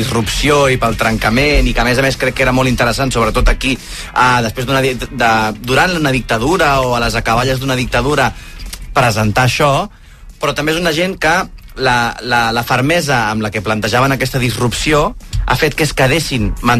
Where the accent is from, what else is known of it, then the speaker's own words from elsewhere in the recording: Catalonia, Spain; a més que aquí som els catalans són molt de no montis un numeret